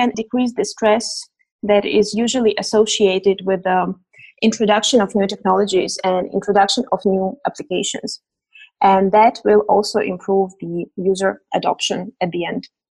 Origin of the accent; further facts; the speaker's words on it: Denmark; I come from Denmark and I work for a large multinational company within the renewables energy sector